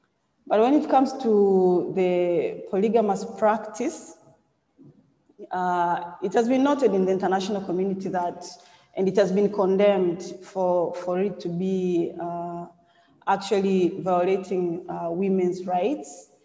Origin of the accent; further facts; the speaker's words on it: Tanzania; As I've been introduced, I'm from Tanzania.